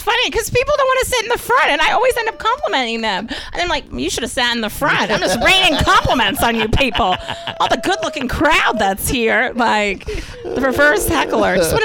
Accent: Pennsylvania, United States; I also went once to a forklift job interview because I am from Pennsylvania.

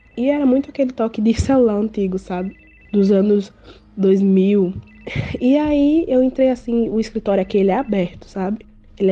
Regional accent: Natal, Rio Grande do Norte, Brazil; Sou de Natal, do Rio Grande do Norte.

